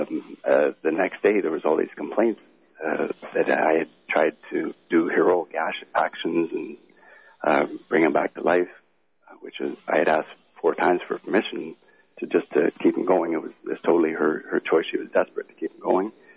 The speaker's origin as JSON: {"language": "English", "region": "Ontario", "country": "Canada", "said": "So anyways, I'm a nurse from Ontario."}